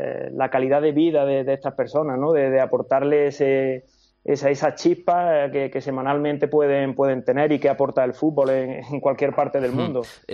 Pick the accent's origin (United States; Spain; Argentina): Spain; te preguntas de dónde eres, de España.